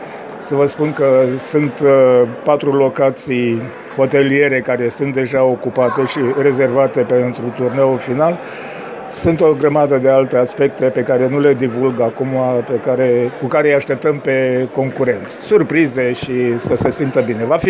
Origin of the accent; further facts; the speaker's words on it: Alba Iulia, Alba County, Romania; Eu vin de la Alba Iuliană